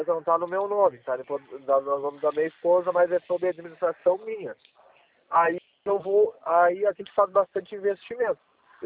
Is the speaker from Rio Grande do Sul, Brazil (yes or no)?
yes; Pelotas, Rio Grande do Sul, Brazil; Não, eu sou do interior do Sul, eu sou do Pelotas.